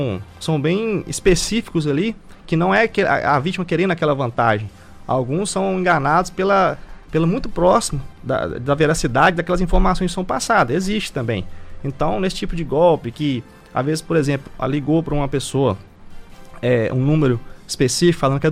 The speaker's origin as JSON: {"language": "Portuguese", "region": "Minas Gerais", "country": "Brazil", "said": "Eu sou mineiro, né?"}